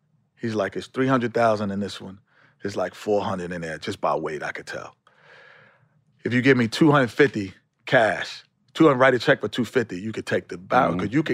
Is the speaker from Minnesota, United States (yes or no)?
no; New York City, New York, United States; Growing up in New York City.